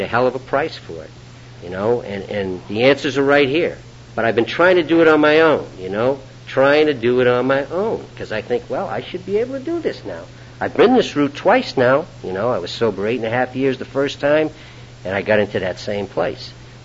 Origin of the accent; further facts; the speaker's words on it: East Coast, United States; also born or lived in Boston; I'm from the East Coast originally